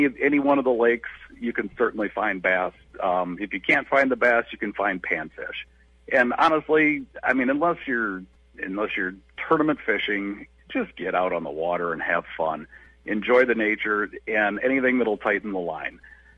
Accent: Florida, United States; born there; I was born in Florida back in 73, 100 years ago.

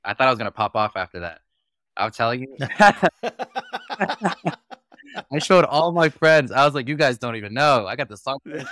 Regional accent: United States; Being Palestinian American has given me the most like crazy, like different perspective on life.

